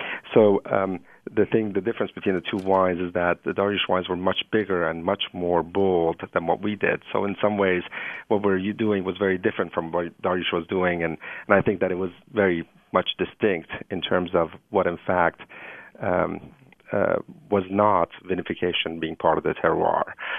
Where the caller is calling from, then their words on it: Palo Alto, California, United States; I'm actually calling from Palo Alto, but really am a resident of Geyserville in California, so you're getting some call from Sonoma